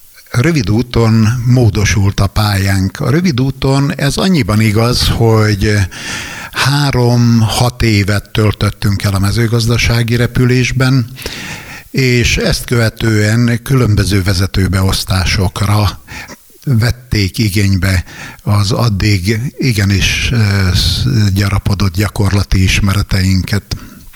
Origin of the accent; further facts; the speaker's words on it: Nyíregyháza, Szabolcs-Szatmár-Bereg, Hungary; visszaköltöztünk Nyíregyházára. Tőzsgyökeres nyíregyháziként ez nem esett nagy fájdalmunkra